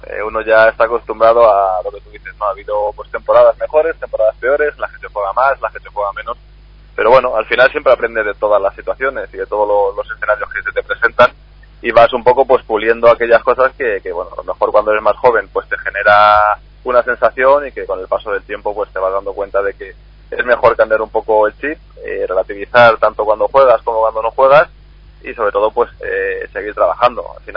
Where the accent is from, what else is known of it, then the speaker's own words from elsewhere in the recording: Castile and León, Spain; Sí, sí, bueno, ya conozco yo el frío de allí, de Salamanca y de mi pueblo en especial.